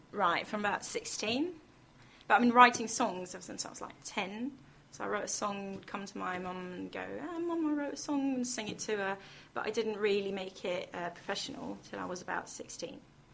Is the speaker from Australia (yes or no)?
no; Israel; But I'm originally from Israel, it's true.